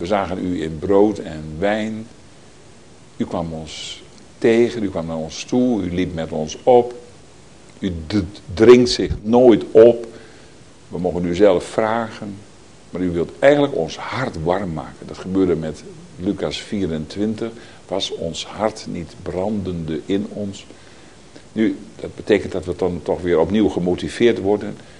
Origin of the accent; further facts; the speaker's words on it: Groningen, Netherlands; Dat is natuurlijk een van de grotere steden daar in Groningen. Waar ik opgegroeid ben.